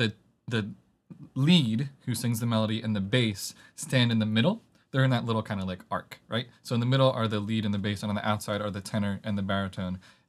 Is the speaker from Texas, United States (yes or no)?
no; New Jersey, United States; now in Chicago, United States; So I am originally from South Jersey. I now live in Chicago.